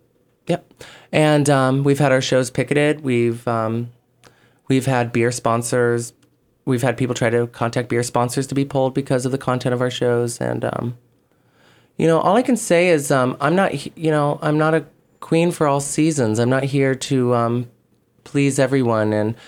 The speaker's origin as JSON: {"language": "English", "region": "Iowa", "country": "United States", "said": "Well, I come from Iowa and I come from a lineage of farmers"}